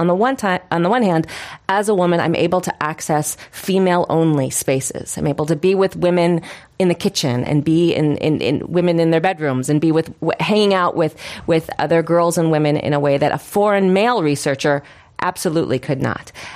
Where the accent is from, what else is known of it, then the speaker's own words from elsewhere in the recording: United States; but never felt threatened or in any way really criticized as an American.